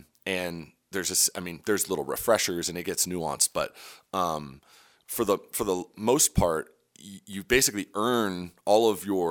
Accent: Menlo Park, California, United States; now in Sandpoint, United States; I grew up in Menlo Park, California.

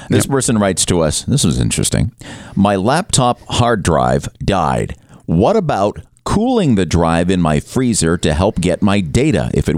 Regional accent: Presque Isle, Maine, United States; I was from Presque Isle.

